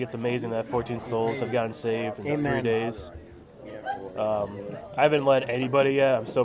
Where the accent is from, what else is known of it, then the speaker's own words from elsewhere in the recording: Cleveland, Ohio, United States; from Cleveland, Ohio, Cleveland Baptist Church.